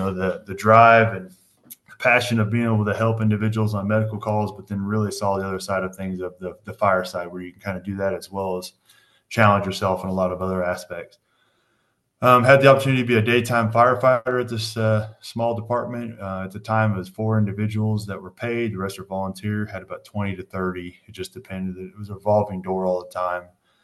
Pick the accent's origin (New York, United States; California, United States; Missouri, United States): Missouri, United States; St. Louis; born there; also born or lived in Texas / Florida; now in Collinsville, United States; Currently live in Collinsville, Oklahoma. I was born in St. Louis, Missouri, lived in Texas as well as Florida, all over the place